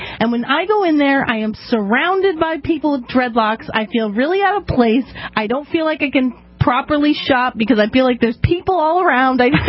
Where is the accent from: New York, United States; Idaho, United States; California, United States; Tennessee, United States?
Idaho, United States; also born or lived in Florida; I grew up in Idaho and Florida.